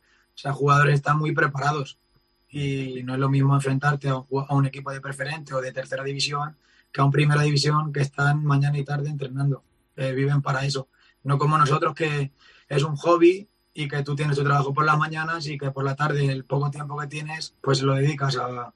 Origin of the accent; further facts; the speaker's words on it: Miguel Esteban, Castilla-La Mancha, Spain; Sí, carpintero aquí en mi pueblo, en Miguel Esteban.